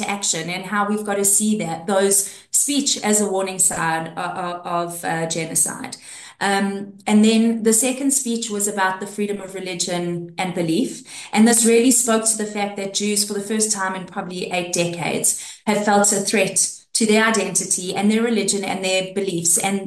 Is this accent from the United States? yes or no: no; South Africa; it was also important for me to go as a South African, not as the government and not as an ANC representative, but as a South African